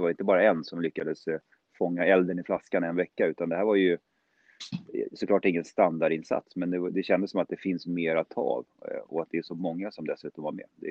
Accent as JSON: {"language": "Swedish", "town": "Stockholm", "region": "Stockholm County", "country": "Sweden", "tie": "born or raised there", "said": "när jag växte upp i Stockholm"}